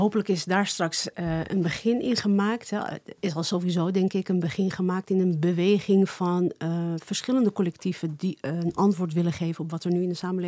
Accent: Amsterdam, North Holland, Netherlands; Ik ben ook geboren getogen in Amsterdam met Marokkaanse ouders.

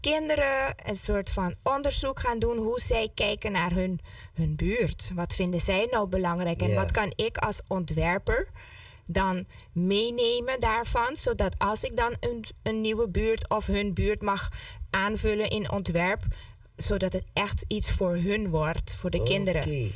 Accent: Curaçao; born there; En ik ben zelf ook geboren op Curaçao.

